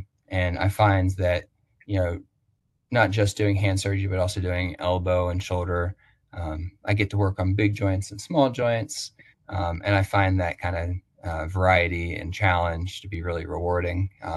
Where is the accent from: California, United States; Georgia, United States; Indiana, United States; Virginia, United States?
Virginia, United States; Roanoke; So I'm from Roanoke, Virginia, so not too far north of here.